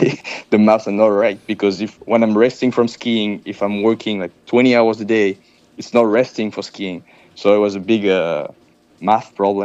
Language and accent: English; Grenoble, Auvergne-Rhône-Alpes, France; English is a second language; So I'm from Grenoble in France. It's in the middle of the Alps. It's actually 1 hour south of Lyon.